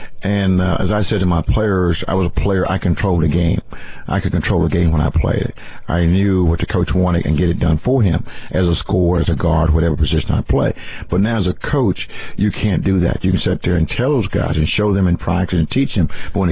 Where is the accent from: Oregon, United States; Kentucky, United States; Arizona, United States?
Kentucky, United States; now in Minnesota, United States; it's amazing how many people that I know that are from, say, from Kentucky as a whole and from my hometown that lives in Minnesota.